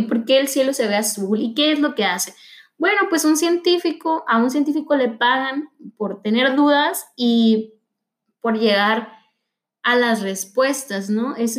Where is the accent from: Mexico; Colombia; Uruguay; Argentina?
Mexico; Hermosillo, Sonora; Tengo todavía 29 años, soy de Hermosillo, Sonora. Una tierra muy árida, pero no estéril, en la que se producen bastantes cosas interesantes.